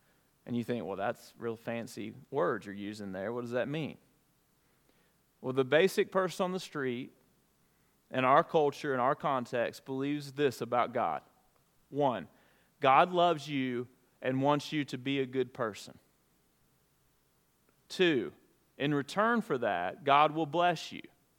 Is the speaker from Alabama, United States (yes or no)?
yes; Alabama, United States; accent: Alabama; I should probably turn on my Alabama accent right now, but I've always got that.